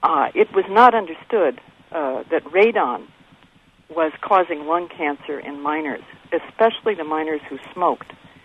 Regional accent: New Mexico, United States; I grew up in New Mexico. My neighbors were uranium miners. They would go up to Grants, to the mineral belt there and mine uranium.

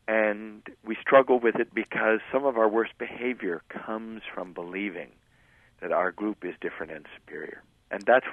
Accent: Massachusetts, United States; They say, where are you from? And I say, Massachusetts.

